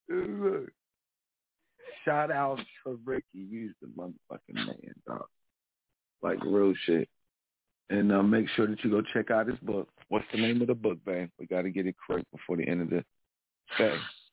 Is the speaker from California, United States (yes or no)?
no; Philadelphia, Pennsylvania, United States; I'm thankful for Philadelphia. I'm thankful for my hometown. I'm thankful for my mom, my dad.